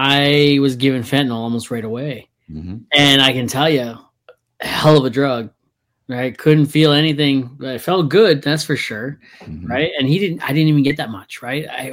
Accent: Ontario, Canada; now in Edmonton, Canada; We came from Ontario. We went to BC, Saskatchewan, Edmonton. Lived here for 6 years, and then we moved back to Ontario for a little bit. And then when we came back, we went to Calgary, right? And we were there for 2 years.

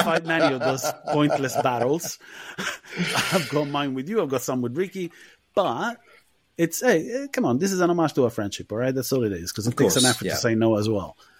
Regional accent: Rome, Lazio, Italy; I grew up in Rome, dude.

